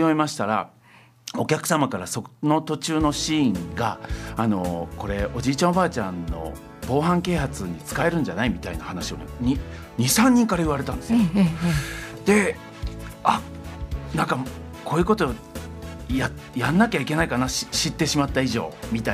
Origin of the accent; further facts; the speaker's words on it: Osaka, Japan; 私は大阪出身で、大阪で、ずっと演劇をやっておりまして、